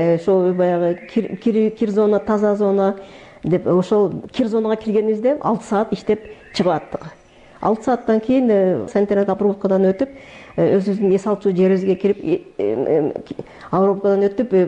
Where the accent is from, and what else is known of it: Batken, Batken Region, Kyrgyzstan; born or raised there